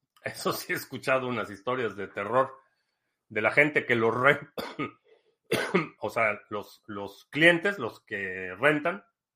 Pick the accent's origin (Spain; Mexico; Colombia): Mexico; Para quienes crecimos en México, en 1982, eso era impensable